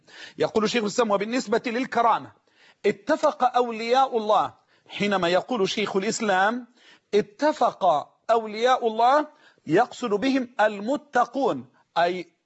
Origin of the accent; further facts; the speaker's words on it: Egypt; اللي هو الصريف اللي بنقول عليه عندنا في مصر الصريف